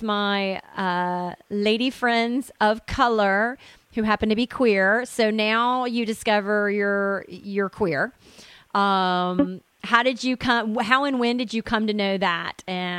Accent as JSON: {"language": "English", "region": "Tennessee", "country": "United States", "tie": "born or raised there", "said": "growing up in East Tennessee and growing up in a very religious, conservative environment"}